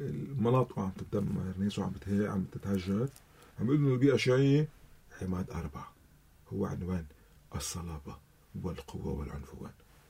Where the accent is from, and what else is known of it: Lebanon